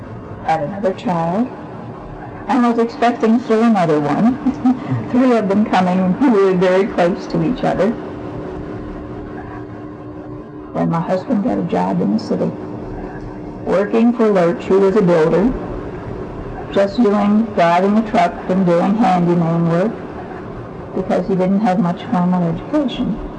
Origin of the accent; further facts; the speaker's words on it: Baltimore, Maryland, United States; I was born down in East Baltimore, down on O'Donnell Street, down by the waterfront.